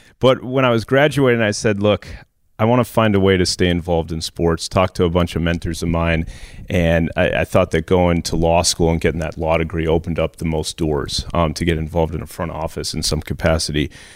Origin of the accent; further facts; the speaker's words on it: Minnesota, United States; basketball games, football games, hockey games growing up in Minnesota.